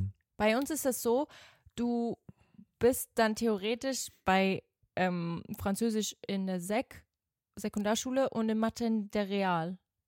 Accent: Switzerland; Ich bin ja in der Schweiz zur Schule gegangen.

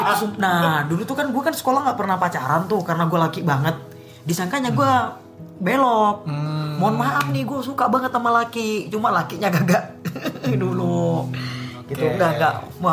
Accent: Java, Indonesia; gue orang Jawa nih. Di Jawa tuh kan ada kayak weton. Kebetulan gue tuh Sabtu Pahing.

